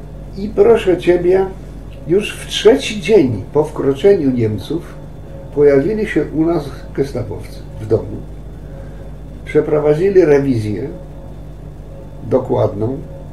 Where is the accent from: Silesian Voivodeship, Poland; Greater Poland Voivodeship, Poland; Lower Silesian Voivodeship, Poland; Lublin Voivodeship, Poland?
Lublin Voivodeship, Poland; Zamość; born there; ja się urodziłem w Zamościu, w ładnym, ciekawym miasteczku, które zresztą mało pamiętam. Za parę miesięcy będę miał 75 lat.